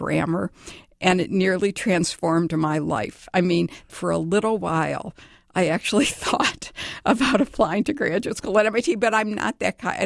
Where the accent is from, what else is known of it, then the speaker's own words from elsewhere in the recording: Detroit, Michigan, United States; Oh, I grew up in Detroit, Michigan.